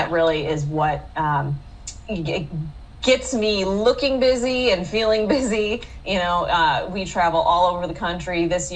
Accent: Michigan, United States; now in Arizona, United States; So I grew up in Michigan, kind of suburbs of Detroit, and there's not much horse stuff in that specific area.

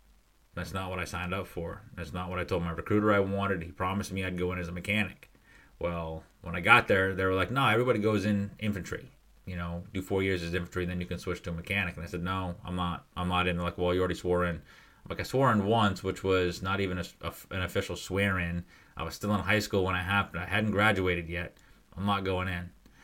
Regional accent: Lincoln, Maine, United States; stopped in my hometown, Lincoln, Maine.

